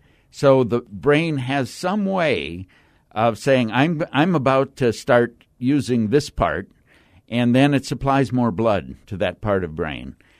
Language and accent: English; Cleveland, Ohio, United States; also born or lived in Seattle; Well, I was born in Seattle and then grew up in the Midwest, mostly in outside of Cleveland, along Lake Erie.